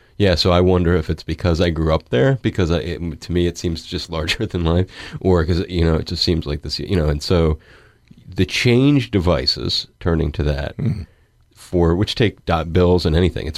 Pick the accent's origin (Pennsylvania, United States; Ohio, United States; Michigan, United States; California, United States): Pennsylvania, United States; Philadelphia; In the Philadelphia, and I grew up in the Philadelphia area, so maybe that's why.